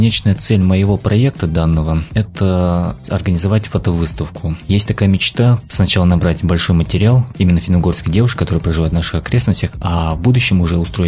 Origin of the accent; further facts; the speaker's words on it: Tatarstan, Russia; В основном это была Удмуртия, сам я из Татарстана.